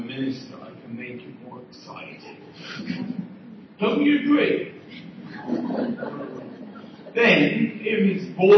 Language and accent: English; England, United Kingdom; I think I'm from England. I'm not there very much.